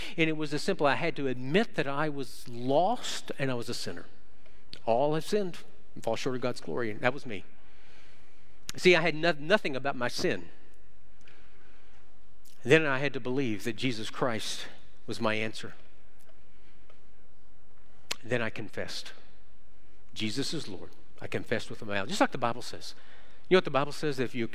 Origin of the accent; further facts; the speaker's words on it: Oklahoma, United States; also born or lived in Texas; I was taught growing up in Oklahoma and Texas, you say yes, ma'am, yes, sir, no, ma'am, no, sir.